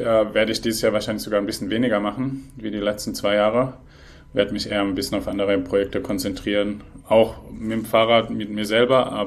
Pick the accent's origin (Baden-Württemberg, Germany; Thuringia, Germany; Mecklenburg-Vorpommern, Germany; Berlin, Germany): Baden-Württemberg, Germany; Aus der Nähe von Heidelberg.